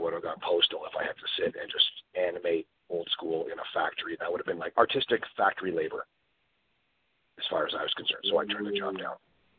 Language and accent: English; Canada; We don't have junior high in Canada. We have public school and high school.